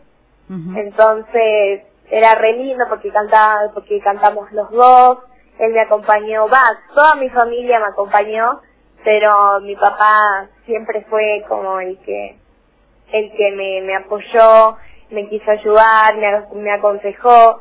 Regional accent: Córdoba, Argentina; born there; soy nacida en Córdoba. Sí. Pero sí, es como salteña porque mi papá es como de Jujuy, mi mamá tiene familiares acá en Salta, entonces ya es como una familia salteña.

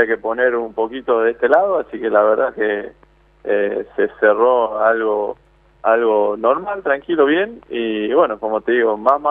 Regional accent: Jujuy, Argentina; moved away; la verdad que más maduro que de lo que salí de Jujuy, seguro. Ya con 30 años y en los lugares que estuve

